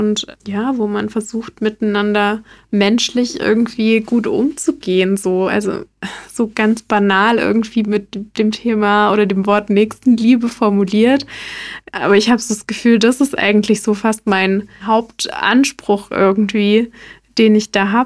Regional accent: Ludwigshafen, Rhineland-Palatinate, Germany; accent: Palatine; Das ist ein Sänger aus meiner Heimatstadt Ludwigshafen und der macht Musik auf Dialekt, also auf Pfälzisch.

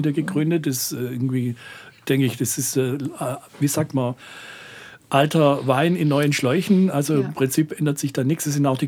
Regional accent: West Germany, Germany; Und im Endeffekt haben wir Wessis, ich würde mich mal als Wessi bezeichnen

